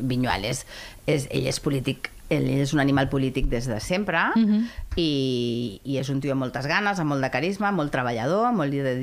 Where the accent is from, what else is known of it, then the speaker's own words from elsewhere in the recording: Aragon, Spain; now in Catalonia, Spain; Clar, jo sóc família d'emigrants. Vam venir de l'Aragó, vam canviar de pisos, jo sempre ho dic, més de 15 vegades.